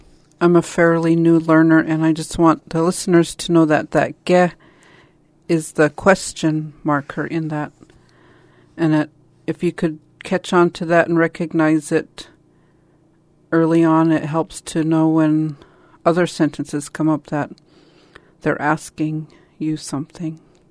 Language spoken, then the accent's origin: English; Klukwan, Alaska, United States; also born or lived in Sitka; Monajgum High School, which is right across the bridge, and spent 4 years there, but grew up in Klukwan